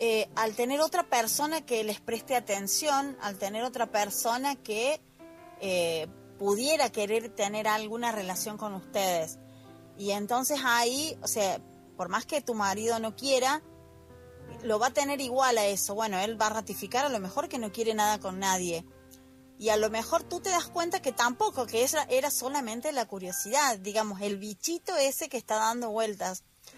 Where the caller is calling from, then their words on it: Argentina; desde Argentina